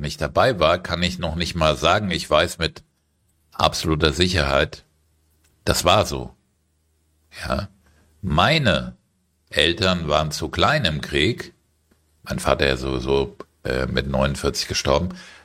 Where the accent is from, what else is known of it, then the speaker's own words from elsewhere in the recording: Germany; und wir als Deutsche, die meisten von uns können sich Gott sei Dank nicht erinnern, weil so alt sind wir nicht